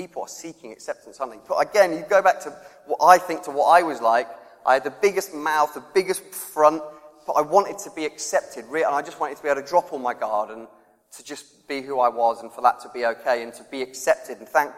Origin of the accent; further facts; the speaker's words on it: Reading, South East England, United Kingdom; I'm from Reading, I should say in it.